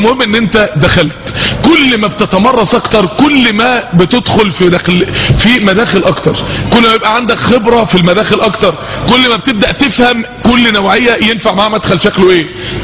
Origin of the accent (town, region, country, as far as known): Mansoura, Dakahlia, Egypt